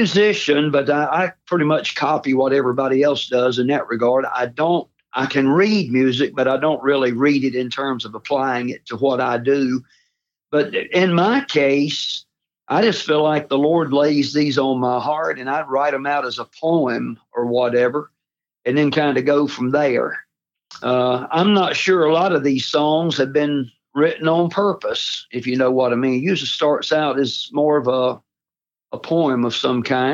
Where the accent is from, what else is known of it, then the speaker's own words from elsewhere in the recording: Saxapahaw, North Carolina, United States; I grew up in North Carolina. It's a little small town named Saxapahaw. There really is such a place.